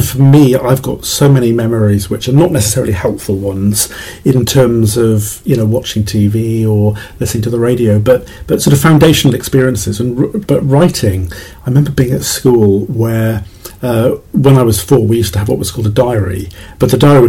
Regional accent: Cardiff, Wales, United Kingdom; I was from Cardiff and we had to study Welsh

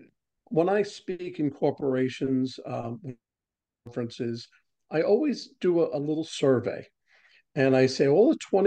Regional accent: New York, United States; Well, I am a transplant from New York down to Georgia.

